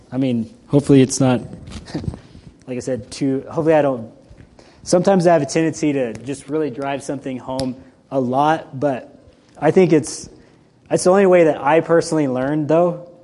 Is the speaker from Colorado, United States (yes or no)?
yes; Colorado, United States; When I grew up in Colorado for a little while, I actually went to public school for a couple years